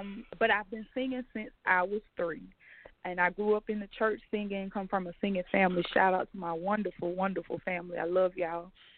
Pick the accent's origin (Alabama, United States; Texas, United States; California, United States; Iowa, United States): Alabama, United States; Well, I grew up in the country. I'm a little country. For those who didn't know, I forgot to say this. I'm from Alabama.